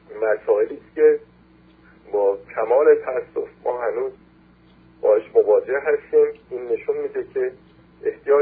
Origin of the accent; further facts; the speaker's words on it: Iran; بتونیم افتخار بکنیم که ما ایرانی هستیم